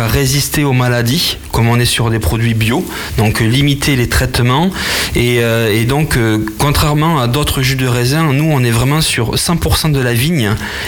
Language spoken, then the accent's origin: French; Nouvelle-Aquitaine, France; je suis originaire de Guyon. Et donc, je suis d'origine agricole, mes parents sont agriculteurs dans la zone.